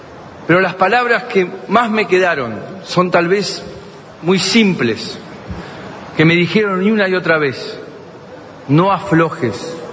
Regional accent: Argentina; Cada vez que veo que somos millones los argentinos que creemos en lo que estamos haciendo, que creemos que el cambio es posible.

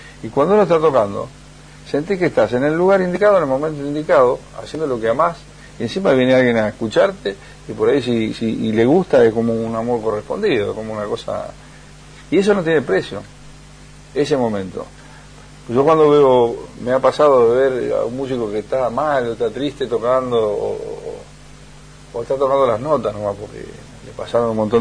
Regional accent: Villa Diamante, Buenos Aires Province, Argentina; also born or lived in Monte Grande; nací en Monte Grande, después me crié en Villa Diamante hasta los 10 años, que nos volvimos a Monte Grande con la inundación grande que hubo.

